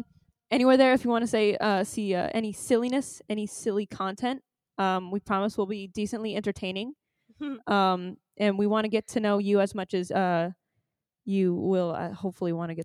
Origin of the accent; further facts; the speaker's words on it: Arizona, United States; also born or lived in Encinitas, California; We were born in Encinitas, California. And we stayed here for 3 years. Then we moved to Arizona and we have been there ever since.